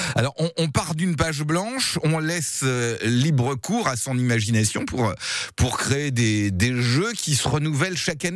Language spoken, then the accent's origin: French; Centre-Val de Loire, France; qu'est-ce qui vous a amené ici chez nous en Touraine?